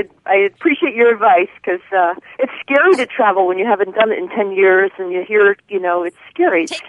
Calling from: New York, United States; because I'm in New York State, so it's in New York City. Right, I'm up in upstate New York

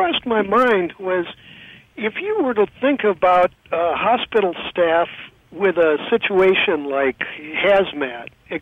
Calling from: California, United States; I'm listening online from California.

